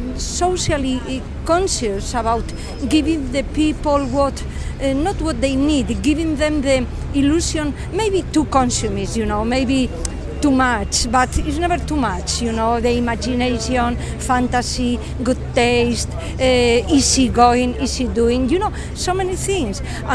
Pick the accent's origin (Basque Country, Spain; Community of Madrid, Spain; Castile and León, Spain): Community of Madrid, Spain; Madrid; English is a second language; I am from Spain, from Madrid, and I live here for 3 years.